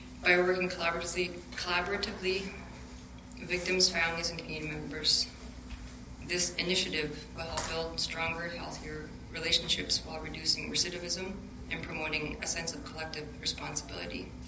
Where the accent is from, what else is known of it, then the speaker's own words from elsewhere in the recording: Rankin Inlet, Nunavut, Canada; also born or lived in Iqaluit; growing up in Rankin, Akbet, and here in Iqaluit